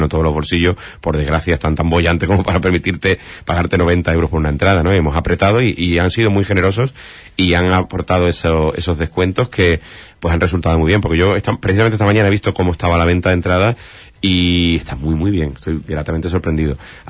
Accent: Huelva, Andalusia, Spain; he dicho que soy de Huelva

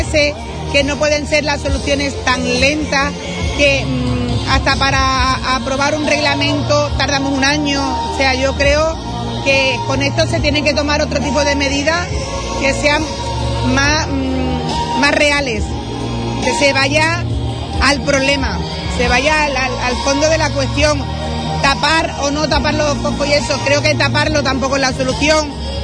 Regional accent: Andalusia, Spain; Como onubense, que tanto me duele mi tierra

